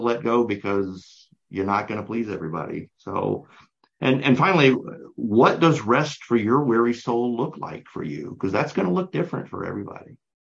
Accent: the South, United States; I mean, I grew up in the South. I wasn't athletic. I wasn't the picture perfect Southern masculine man.

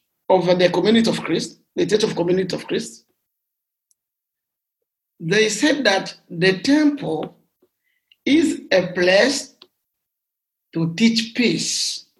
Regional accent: Fizi, South Kivu, DR Congo; born there; English is a second language; So I was born in Congo, in Fizi, Eastern DRC, in 1968.

